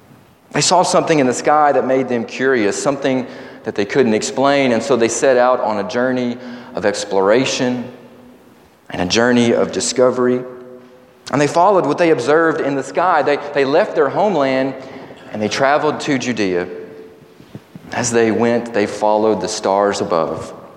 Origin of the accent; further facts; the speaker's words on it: the South, United States; I know my accent is not the best. It's hard for Southerners sometimes to speak Spanish